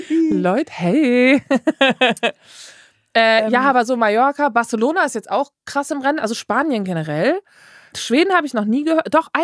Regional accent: North Rhine-Westphalia, Germany; born or raised there; also born or lived in Elmshorn / Sauerland

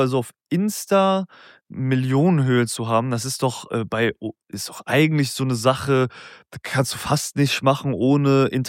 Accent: Kurdistan Region, Iraq; Ich komme ja aus dem Norden Iraks, aus dem kurdischen Teil dort.

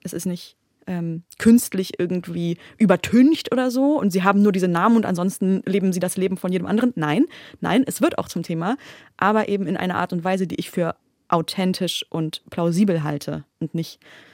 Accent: Berlin, Germany; meine Eltern aus der Türkei kommen. Also ich bin in Berlin aufgewachsen

